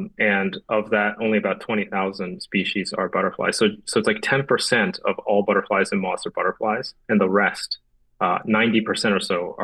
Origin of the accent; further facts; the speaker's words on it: Japan; So I grew up in Japan. When I was a little kid, I used to collect insects